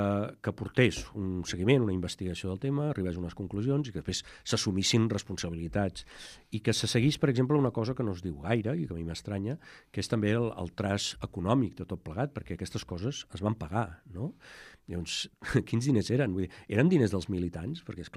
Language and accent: Catalan; Barcelona, Catalonia, Spain; Jo sóc de Barcelona, per tant, ho decidirem.